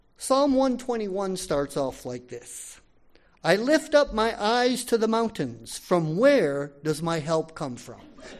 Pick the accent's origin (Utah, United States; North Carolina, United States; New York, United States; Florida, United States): Florida, United States; Now, I'm from Florida, so this was a brand new experience.